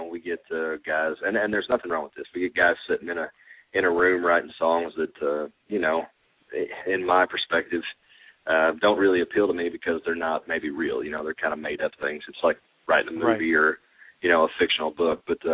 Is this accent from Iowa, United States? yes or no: no; Petersburg, Indiana, United States; We write it about the hometown, and so we brought everybody back to Petersburg, Indiana, and, we just did the things that we did growing up